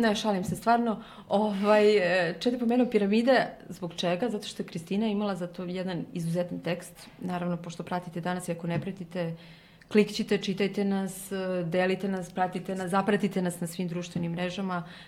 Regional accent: Vojvodina, Serbia; Ja sam iz Vojvodine, mislim, možda to je svratno moja greška, neuka sam.

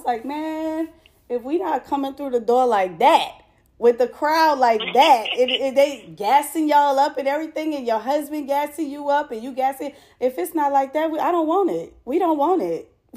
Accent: New Orleans, Louisiana, United States; now in Houston, United States; As you already know, I'm from New Orleans, but currently residing in Houston, Texas.

